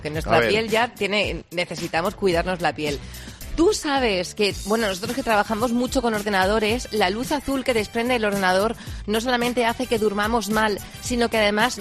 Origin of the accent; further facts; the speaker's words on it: Spain; ¿sabes que los españoles somos los europeos que tenemos la vitamina D más baja?